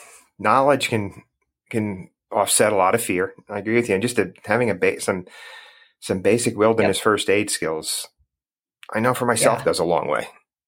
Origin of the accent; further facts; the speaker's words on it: Northeast, United States; You know, growing up in the Northeast, I had driven through some of these areas